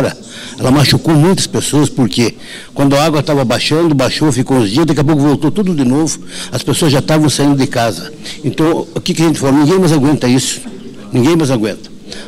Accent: Londrina, Paraná, Brazil; born there; Eu sou nascido em Londrina.

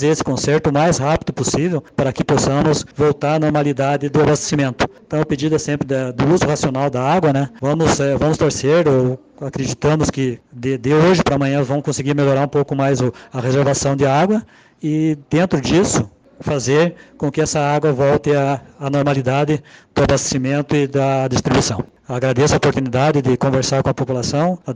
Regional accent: Porto União, Santa Catarina, Brazil; Sou natural de Porto União

